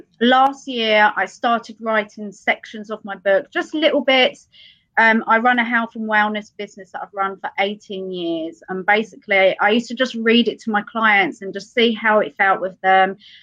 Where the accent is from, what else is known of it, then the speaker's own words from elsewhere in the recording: United Kingdom; So I'm from the UK.